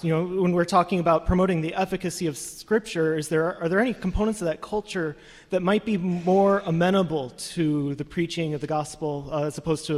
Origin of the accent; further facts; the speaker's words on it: Madison, Wisconsin, United States; I'm from Madison, Wisconsin.